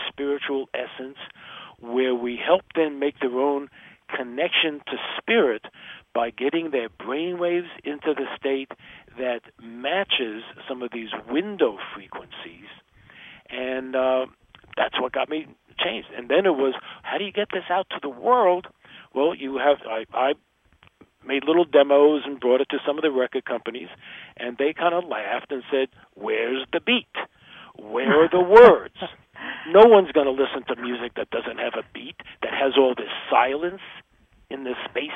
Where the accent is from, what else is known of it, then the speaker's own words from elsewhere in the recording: New York, United States; excuse me, I'm from New York. I don't have an hour.